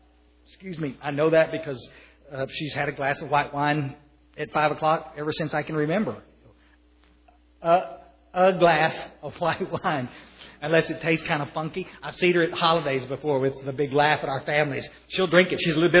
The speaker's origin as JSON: {"language": "English", "town": "Kerrville", "region": "Texas", "country": "United States", "tie": "born or raised there", "also_born_or_lived": "Odessa, Texas", "said": "I was raised up in Kerrville, Texas, up in the hills. Actually, I was born out in Odessa, Texas. We were oil field trash."}